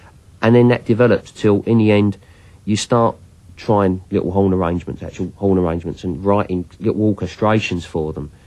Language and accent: English; United Kingdom; I'm a Brit